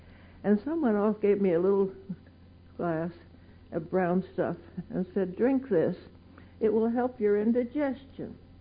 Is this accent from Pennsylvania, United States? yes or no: yes; Dallas, Pennsylvania, United States; also born or lived in Kingston; I hail from Pennsylvania originally. The northeastern Pennsylvania. I was born in Kingston. And we lived later on in a little town called Dallas, Pennsylvania.